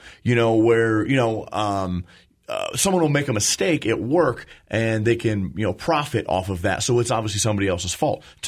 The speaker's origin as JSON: {"language": "English", "town": "Belleville", "region": "Wisconsin", "country": "United States", "tie": "born or raised there", "said": "I grew up in Belleville. I know."}